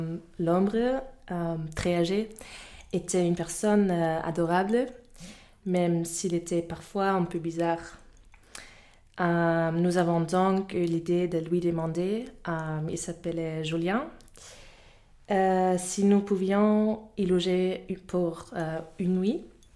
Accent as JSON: {"language": "French", "country": "Germany", "lives_now": "Brussels, Belgium", "said": "Je viens d'Allemagne et je suis à Bruxelles depuis septembre. Je suis venue ici pour faire une Erasmus."}